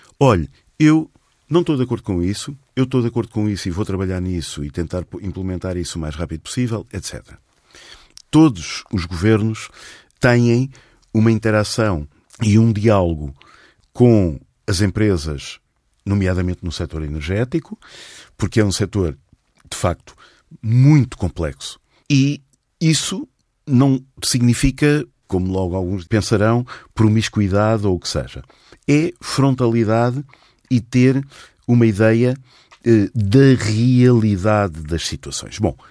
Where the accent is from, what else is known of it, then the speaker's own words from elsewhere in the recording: Portugal; falo como português